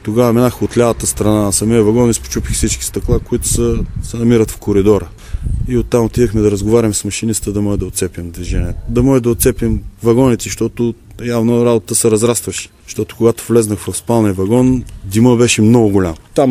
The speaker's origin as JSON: {"language": "Bulgarian", "town": "Plovdiv", "region": "Plovdiv Province", "country": "Bulgaria", "said": "аз не съм Червен бряг, от Пловдив съм"}